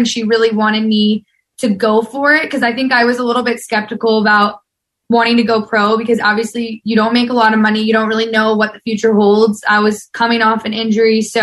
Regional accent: Georgia, United States; Yeah, I grew up in Georgia. I was born in, well, I wasn't born, born and raised. I was raised in Georgia.

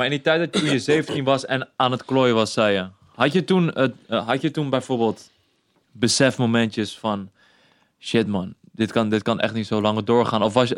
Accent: Rotterdam, South Holland, Netherlands; now in Amsterdam, Netherlands; Ik was in Rotterdam te veel in mijn comfortzone.

